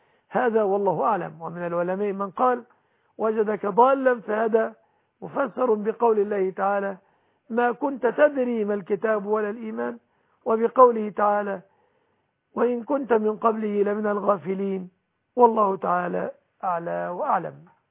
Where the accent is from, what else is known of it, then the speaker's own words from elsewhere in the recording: Egypt; بلادنا مصر